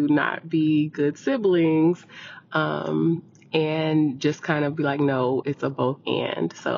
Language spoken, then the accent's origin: English; Houston, Texas, United States; I'm Tamil from Houston, Texas